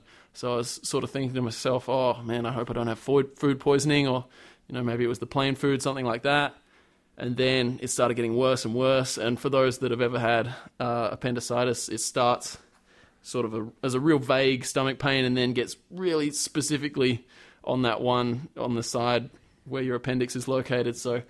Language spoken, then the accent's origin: English; Australia; But because I'm from Australia, it's all right.